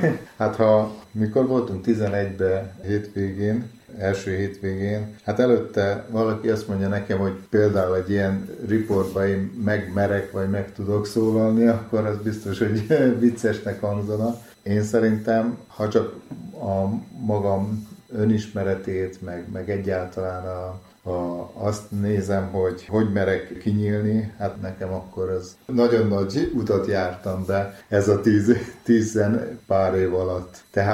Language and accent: Hungarian; Mohács, Baranya, Hungary; zömében mohácsiak vagyunk